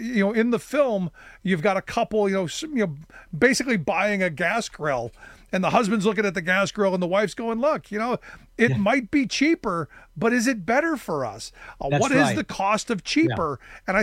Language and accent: English; Cleveland, Ohio, United States; Because you brought my hometown of Cleveland, something positive happening to my hometown.